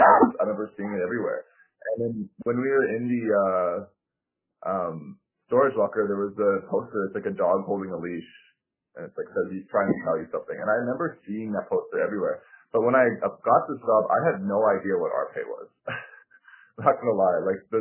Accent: Whitehorse, Yukon, Canada; So, like, yeah, growing up in Whitehorse

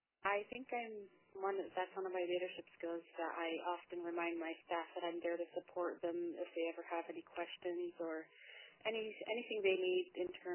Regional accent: Kinngait, Nunavut, Canada; I am from Kingay, formerly known as Cape Dorset.

